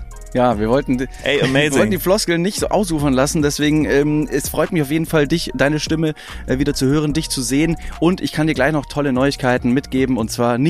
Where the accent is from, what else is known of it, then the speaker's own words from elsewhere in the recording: Ingolstadt, Bavaria, Germany; Ich komme aus Ingolstadt, wie viele wissen.